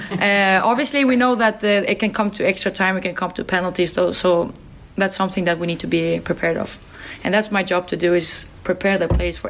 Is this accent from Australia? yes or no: no; Sweden; English is a second language; You know I'm from Sweden. You need to speak slowly.